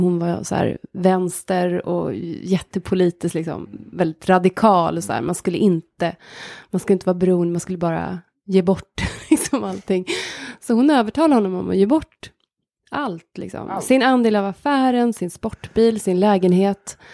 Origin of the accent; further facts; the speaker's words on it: Hagfors, Värmland, Sweden; also born or lived in Östra Ämtervik; Nej, jag växte upp utanför Hagfors i norra Värmland.